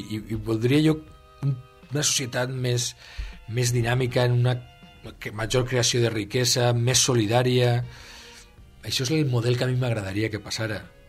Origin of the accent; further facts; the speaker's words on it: Valencian Community, Spain; a mi el que m'agradaria com a ciutadà valencià és que la meva societat fora millor